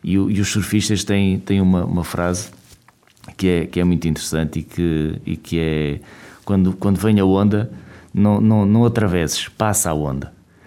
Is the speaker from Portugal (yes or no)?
yes; Portugal; born there; Já nasci em Portugal, mas devia ter nascido em Angola.